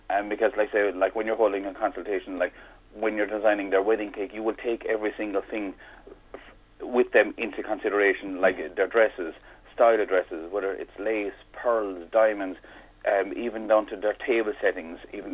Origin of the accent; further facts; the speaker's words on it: Youghal, Munster, Ireland; I'm originally from Youghal. And my grandmother there used to live down underneath the arch on Grattan Street